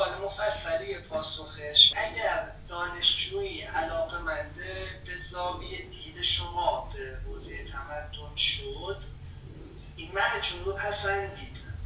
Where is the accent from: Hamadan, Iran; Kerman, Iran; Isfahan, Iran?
Isfahan, Iran; حالا ما که اصفهانی هستیم از دوره نوجوانی ایشون رو میشناسیم